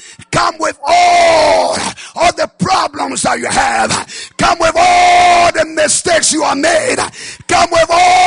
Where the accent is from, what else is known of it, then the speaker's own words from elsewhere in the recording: Liberia; In my home country of Liberia, the civil crisis that took place